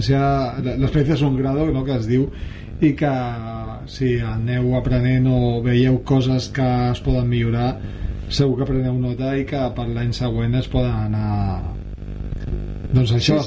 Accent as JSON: {"language": "Catalan", "region": "Catalonia", "country": "Spain", "said": "nosaltres que som del Baix"}